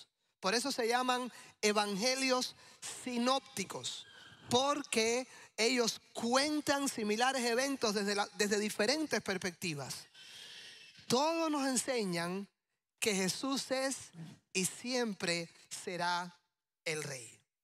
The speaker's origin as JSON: {"language": "Spanish", "region": "Havana", "country": "Cuba", "tie": "born or raised there", "moved": "yes", "said": "soy originalmente de Cuba. Nací en La Habana y los últimos 8 años antes de venir aquí en el 2019, mi familia y yo vivimos a una cuadra de uno de los lugares más céntricos de la capital, de La Habana, que es el Capitolio."}